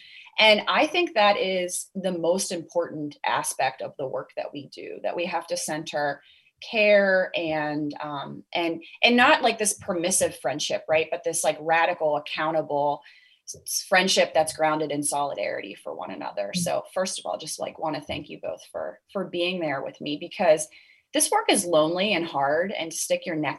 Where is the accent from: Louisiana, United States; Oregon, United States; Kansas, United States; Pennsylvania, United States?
Pennsylvania, United States; Pittsburgh; And so they were super working class. I grew up in Pittsburgh, big family.